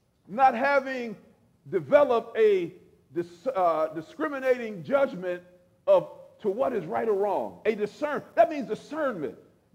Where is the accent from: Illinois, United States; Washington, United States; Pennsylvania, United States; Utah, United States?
Pennsylvania, United States; Braddock; I grew up in Braddock